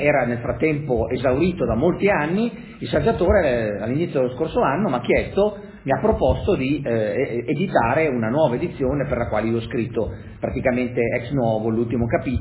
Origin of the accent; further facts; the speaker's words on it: Brixen, Trentino-Alto Adige, Italy; avendo vissuto da bambino in Alto Adige, a Bressanone, i miei genitori molto intelligenti, negli anni 50, quando allora era del tutto inusuale, mandarono prima me e poi mia sorella sia all'asilo che alle elementari tedesche